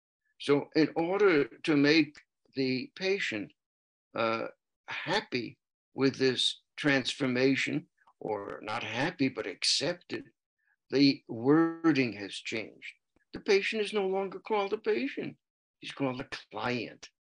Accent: New York City, New York, United States; Well, I grew up in New York City and most of my schooling was there to start with.

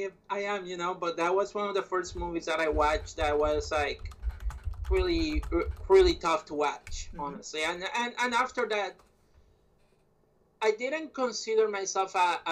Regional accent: Puerto Rico; because I grew up in Puerto Rico.

